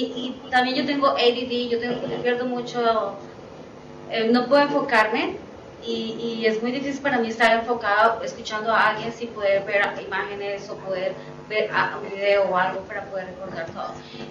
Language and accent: Spanish; Colombia; moved away; yo soy colombiana y vine aquí hace 11 años y tuve que aprender inglés